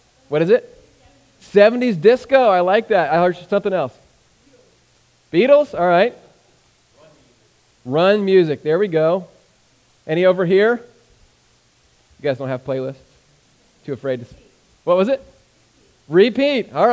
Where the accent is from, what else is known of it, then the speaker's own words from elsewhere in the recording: Nashville, Tennessee, United States; I grew up in Nashville, Tennessee, Music City, USA, and I vowed as a young kid that I would never, ever listen to country music.